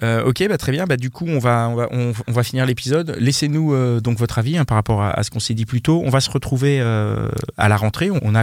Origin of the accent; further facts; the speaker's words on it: Paris, Île-de-France, France; on est parisien par défaut